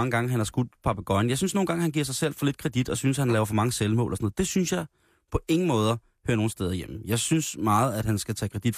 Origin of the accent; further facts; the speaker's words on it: Roskilde, Zealand, Denmark; I den lille flæk, hvor jeg voksede op i Roskilde